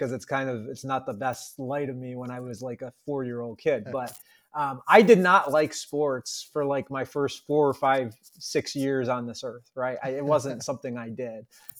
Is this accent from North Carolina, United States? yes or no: no; Syracuse, New York, United States; I grew up in the Syracuse, New York area.